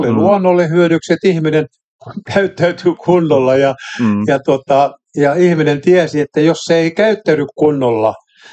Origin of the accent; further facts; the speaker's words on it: Lyökki, Southwest Finland, Finland; mäkin olen kotoisin Lomperin tuota Lyökistä, eli Uudenkaupungin ulkosaaristosta, joka on ihan siellä se ulkomeren partalla